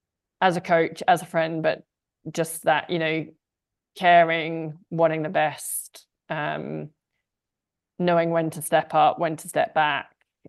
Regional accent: United Kingdom; we're both British and we're both awkwardly British

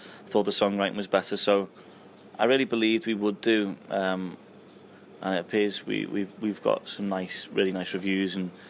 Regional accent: Liverpool, North West England, United Kingdom; I always love playing Liverpool. It's my hometown, so I love playing to my family

